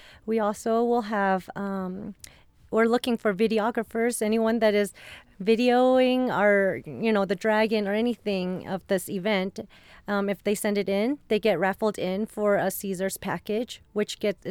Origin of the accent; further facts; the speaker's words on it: Westwood, United States; I grew up in Westwood, and our community is Westwood, and it is very diverse.